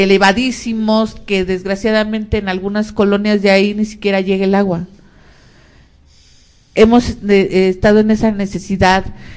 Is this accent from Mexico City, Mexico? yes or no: yes; Iztapalapa, Mexico City, Mexico; yo vengo de Iztapalapa … trabajo ahí en Iztapalapa